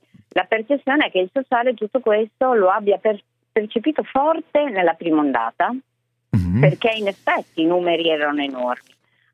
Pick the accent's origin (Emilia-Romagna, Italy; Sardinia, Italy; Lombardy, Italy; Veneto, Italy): Emilia-Romagna, Italy; moved away as an adult; io sono romagnola, lo dico spesso perché ovviamente sono molto legata alla mia terra di origine, ma vivo da 20 anni in Abruzzo.